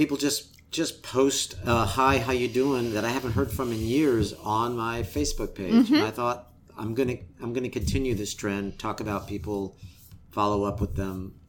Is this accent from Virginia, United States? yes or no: no; California, United States; now in New York City, United States; I'm from California.